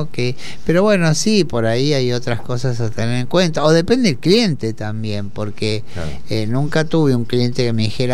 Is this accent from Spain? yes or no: no; Cruz del Eje, Córdoba, Argentina; born there; Yo nací en Cruz del Eje, pero estudié en Córdoba.